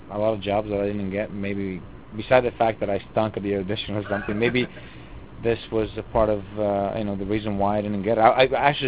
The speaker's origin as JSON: {"language": "English", "country": "Italy", "second_language": "English", "said": "not a stereotypical Italian guy that, you know, imagine. It helped me to be noticed a little more, and my accent helped me a lot."}